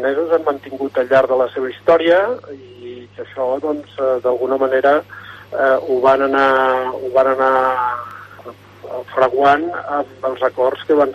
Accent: Les, Catalonia, Spain; born there; Jo vaig néixer a l'Es, al Baix Aran.

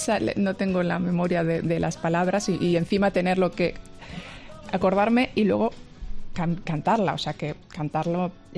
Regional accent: Catalonia, Spain; Yo soy bilingüe en Cataluña, básicamente todo el mundo y de mi generación somos todos bilingües

